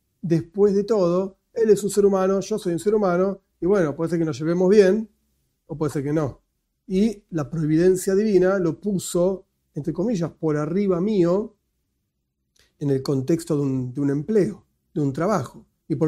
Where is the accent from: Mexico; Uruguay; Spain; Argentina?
Argentina; A pesar de que soy argentino